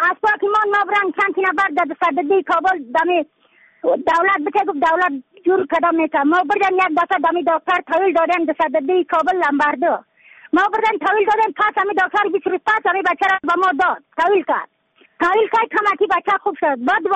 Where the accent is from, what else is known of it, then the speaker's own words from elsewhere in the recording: Badakhshan, Afghanistan; از بدخشان هستم، مرکز بدخشان ولسوالی اکل پایان.